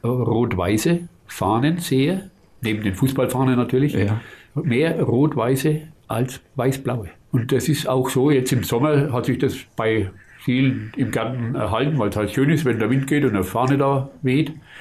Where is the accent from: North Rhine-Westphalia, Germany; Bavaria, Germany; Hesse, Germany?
Bavaria, Germany; Ich bin ein Bayer, aber meine Heimat ist Franken. Der Oberfranken natürlich, klar.